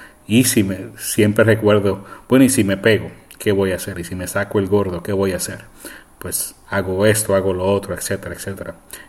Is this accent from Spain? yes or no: no; Puerto Rico; yo recuerdo que creciendo en Puerto Rico, en la década de los 70 y los 80